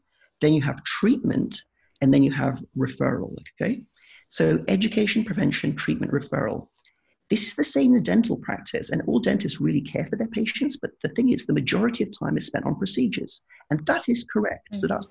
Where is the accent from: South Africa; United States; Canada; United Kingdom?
United Kingdom; North West England; now in London, United Kingdom; I'm from Lancashire, so I'm not from London.